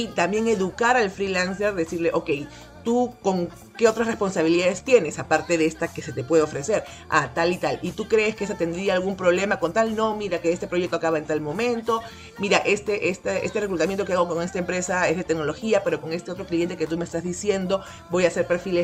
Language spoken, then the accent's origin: Spanish; Peru; desde el punto de vista del Perú, que es donde yo soy peruana y estoy aquí